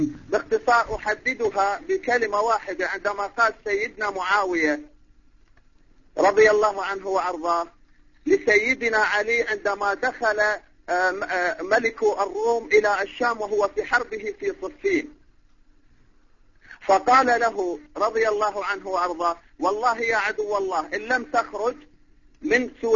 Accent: Baghdad, Baghdad Governorate, Iraq; أنا من بغداد

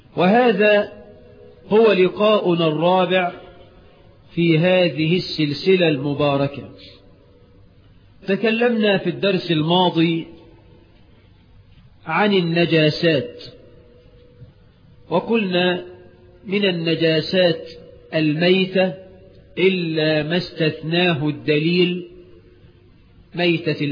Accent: Egypt

